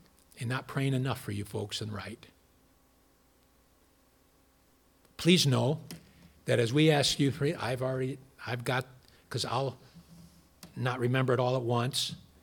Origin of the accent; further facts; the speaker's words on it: Midwest, United States; now in Colchester, United States; I'm a Midwesterner. Coming to New England